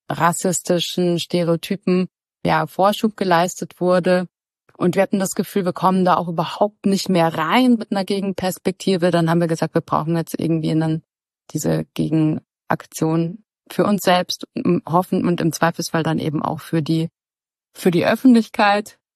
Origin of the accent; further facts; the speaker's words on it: Bavaria, Germany; Das war bei uns in Bayern quasi schon gegessen, ne?